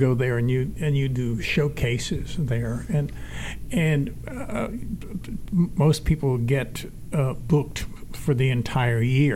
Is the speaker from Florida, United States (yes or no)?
no; Portales, New Mexico, United States; where I grew up in New Mexico in the 50s, a little town called Portales, New Mexico, 19 miles north of me was Clovis, New Mexico.